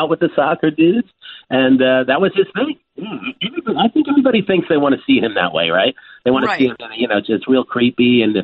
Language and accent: English; New York, United States; You know, and of course I'm from New York.